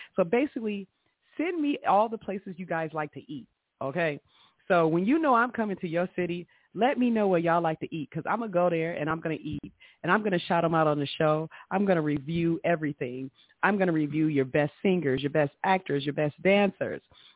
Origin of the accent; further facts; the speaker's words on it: Detroit, Michigan, United States; We grew up together, known her since I was 13 from Detroit.